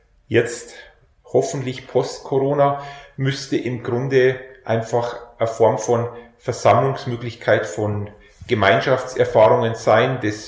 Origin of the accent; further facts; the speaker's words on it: Isen, Bavaria, Germany; Ja, ich bin in Isen aufgewachsen